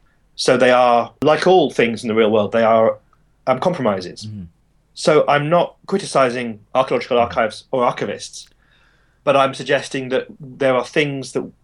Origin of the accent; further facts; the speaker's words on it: United Kingdom; I'm a British archaeologist